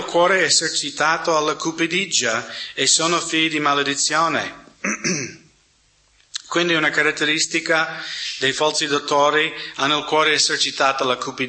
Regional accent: United States; Italian is a second language; perché sono americano

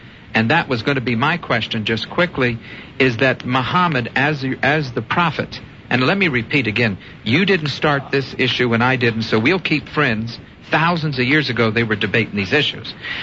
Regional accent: United States; Do you join with me as an American saying you condemn that part of the religion of Islam

